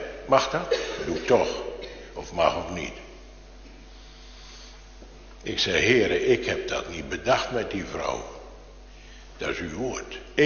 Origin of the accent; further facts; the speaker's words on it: Hogeveen, Drenthe, Netherlands; Ik kom uit Hogeveen.